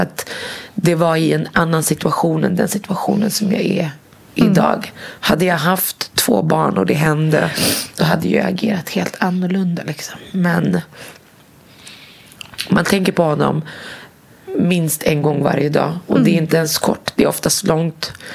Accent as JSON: {"language": "Swedish", "country": "Morocco", "said": "jag kommer från Marocko"}